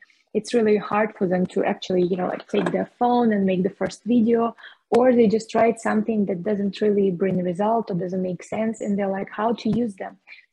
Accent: Russia; English is a second language; moved away as an adult; now in Cyprus; Because I moved from my hometown in Russia to Cyprus. It was already like exactly 6 years ago.

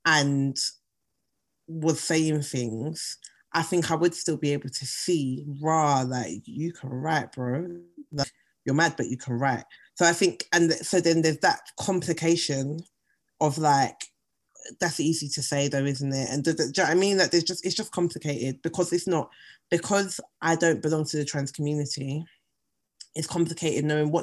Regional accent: Nigeria; I'm reading it as a Nigerian Igbo woman reading another Nigerian Igbo woman's words.

